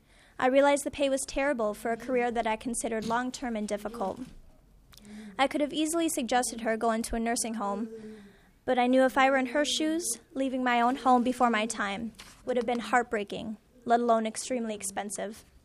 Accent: Rosemount, Minnesota, United States; I'm 23 years old, and I'm from Rosemount.

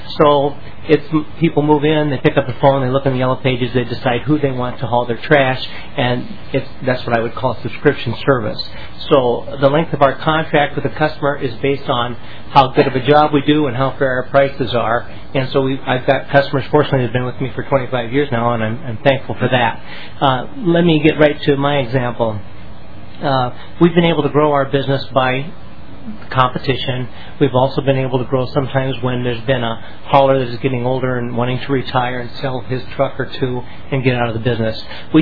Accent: Willmar, Minnesota, United States; from Wilmer, Minnesota. We are in a smaller area of the state, more of a rural area, smaller communities.

